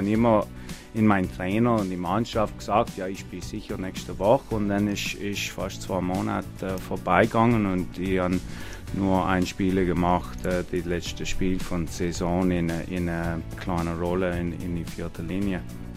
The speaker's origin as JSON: {"language": "German", "town": "Ottawa", "region": "Ontario", "country": "Canada", "tie": "born or raised there", "also_born_or_lived": "Halifax", "second_language": "German", "said": "Ja, für mich ganz tief ist in Ottawa, weil ich bin aufgewachsen in Ottawa. Aber ich habe studiert auf die Ostküste in Halifax in Nova Scotia."}